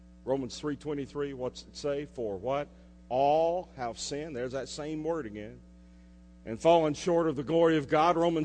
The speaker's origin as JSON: {"language": "English", "region": "Georgia", "country": "United States", "tie": "born or raised there", "said": "I will never forget growing up on South Cobb Drive, right behind WFOM radio station, we had a creek that ran by."}